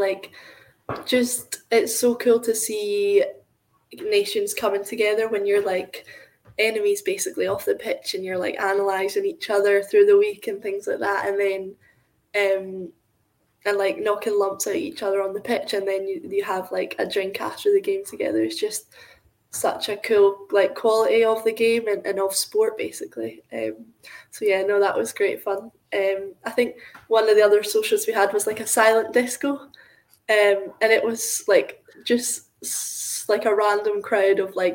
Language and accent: English; Scotland, United Kingdom; we're from Scotland and like the other side of the world, and they welcomed us like we're a family.